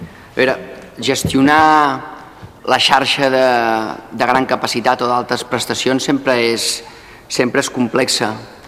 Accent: Vilanova i la Geltrú, Catalonia, Spain; Jo soc fill de Vilanova i la Geltrú i hi ha un abans i un després a la comarca del Garraf.

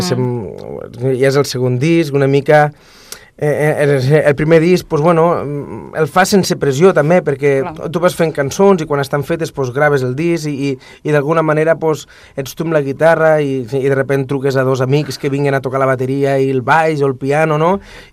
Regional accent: Camarles, Catalonia, Spain; perquè sóc de Camarles, un petit poble del Delta de l'Ebre

